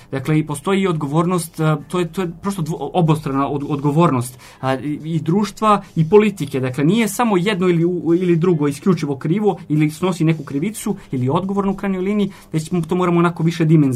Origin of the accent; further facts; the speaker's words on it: Mitrovica, Mitrovica District, Kosovo; ja sam rođen u Mitrovici, odrastao, ženio se, sve sam uradio, sve što je vezano za moj život je vezano za Kosovsku Mitrovicu